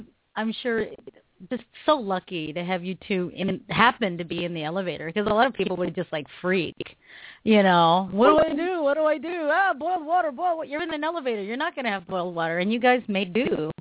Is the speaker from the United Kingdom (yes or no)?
no; Philippines; I'm Filipino, and I can't speak the language to save my life